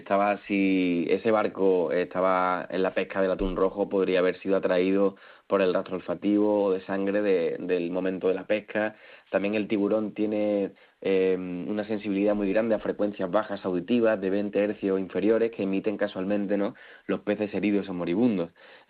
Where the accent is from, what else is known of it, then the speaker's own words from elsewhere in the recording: Málaga, Andalusia, Spain; Yo que soy andaluz, malagueño y habito en ese mar de Alborán